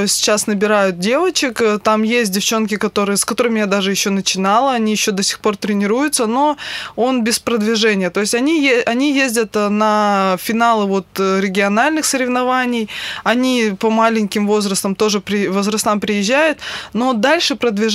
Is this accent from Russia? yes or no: yes; Irkutsk, Irkutsk Oblast, Russia; Я из Иркутска сама.